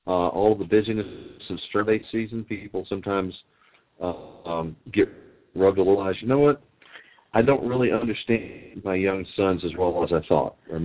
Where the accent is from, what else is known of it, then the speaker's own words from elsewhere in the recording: the South, United States; Yeah, we are from the South.